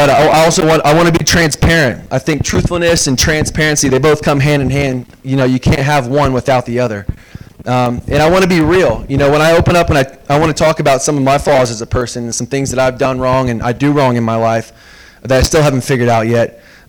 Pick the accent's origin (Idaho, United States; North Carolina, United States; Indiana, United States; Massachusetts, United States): Indiana, United States; Kokomo; I'm from Kokomo, Indiana. Grew up here at Kokomo High School.